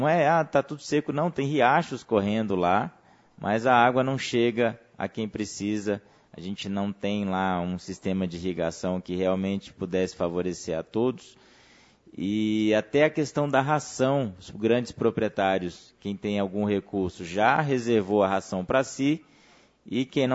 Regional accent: Northeast Region, Brazil; now in Distrito Federal, Brazil; Sou nordestino com muito orgulho, tá? E hoje estou aqui na região do norte, em torno norte do DF e nordeste goiano.

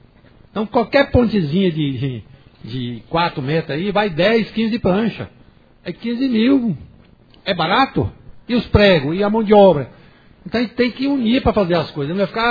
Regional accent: Formosa, Goiás, Brazil; Sou nascido em Formosa, criado em Formosa, casei, moro aqui, não saio daqui de jeito nenhum

